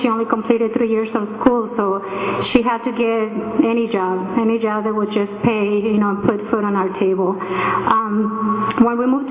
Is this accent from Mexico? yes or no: yes; Mexico; English is a second language; moved away as an adult; now in United States; So all of you know from my accent, I'm Mexican. I came to the States when I was 19 years old. So I grew up in Mexico